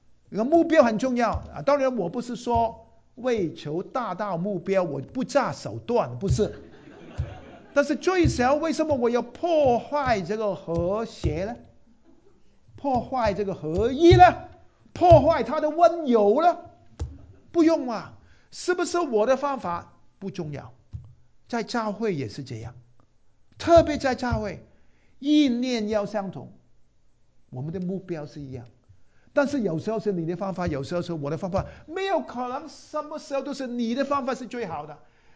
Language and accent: Chinese; Guangdong, China; 哎呀，我们广东人呢，我们就很喜欢吃粥啊，油条，油条啊